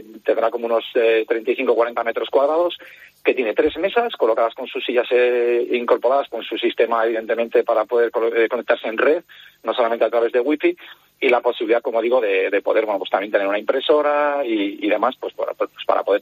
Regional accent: Burgos, Castile and León, Spain; Yo soy de Burgos capital

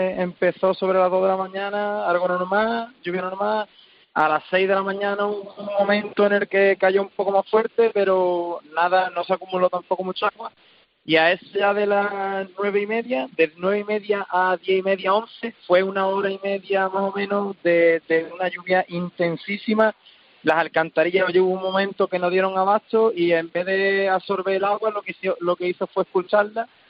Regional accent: Lepe, Andalusia, Spain; Estoy en una casa de mi pueblo, de aquí del EP, que me he metido hecho una mano, me he salido a la calle después de comer

